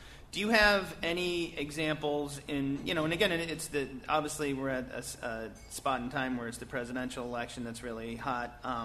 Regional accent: Pittsburgh, Pennsylvania, United States; I'm from Pittsburgh.

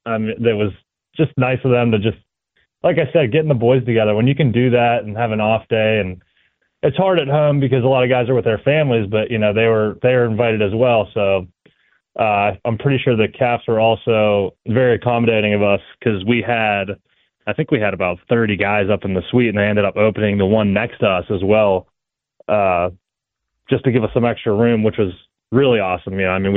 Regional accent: Pittsburgh, Pennsylvania, United States; I grew up in the city, but I don't, my accent isn't quite Yinzer.

